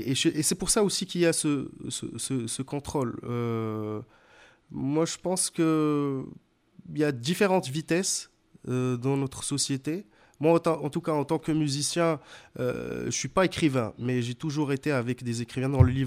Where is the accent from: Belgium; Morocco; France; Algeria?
Morocco; En tant que Marocain, on sait ce que sont les lignes rouges.